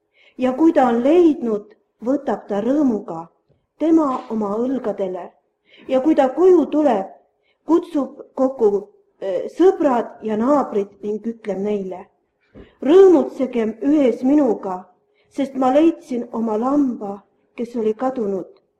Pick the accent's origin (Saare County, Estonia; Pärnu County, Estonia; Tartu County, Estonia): Pärnu County, Estonia; Pärnu; sest ma olen Pärnust